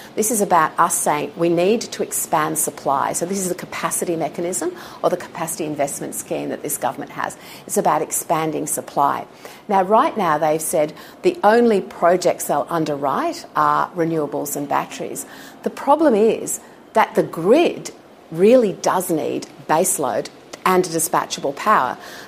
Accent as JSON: {"language": "English", "region": "New South Wales", "country": "Australia", "said": "you know that I come from Western New South Wales"}